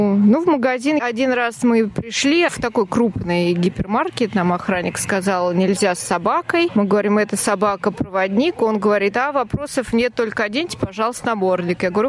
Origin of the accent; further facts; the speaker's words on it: Ryazan, Ryazan Oblast, Russia; Я из Рязани, не работаю, но я в обществе хожу, пою, в клубе выступаю